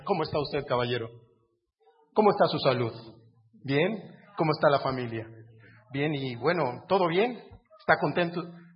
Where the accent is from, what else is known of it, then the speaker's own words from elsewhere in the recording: Mexico; ¿Y tú de dónde eres? Yo, pues, soy mexicano.